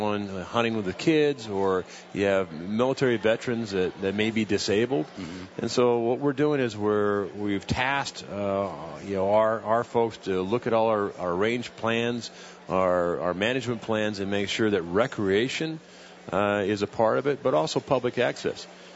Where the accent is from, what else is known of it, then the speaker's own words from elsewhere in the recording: Montana, United States; Because, you know, I grew up in Montana, and I've watched over the period of time roads being shut down over and over.